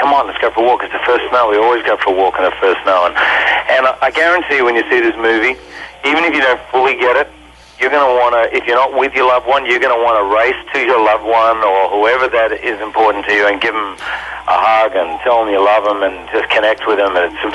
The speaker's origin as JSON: {"language": "English", "country": "Australia", "said": "I mean, I'm an Aussie, right? So I'm new to Thanksgiving"}